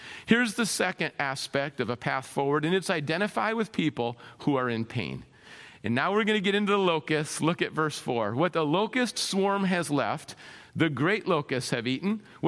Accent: Minnesota, United States; I grew up in Minnesota. The joke was the mosquito's the state bird because they're that big.

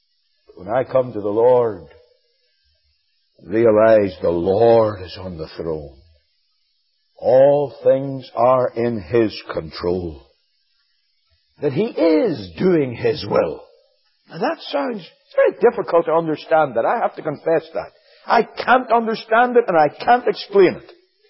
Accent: Northern Ireland, United Kingdom; I know in my home country in Northern Ireland

